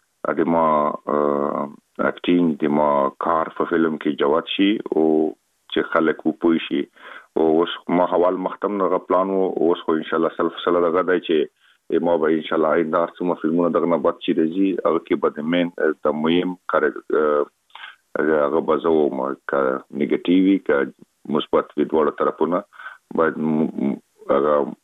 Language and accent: Pashto; Afghanistan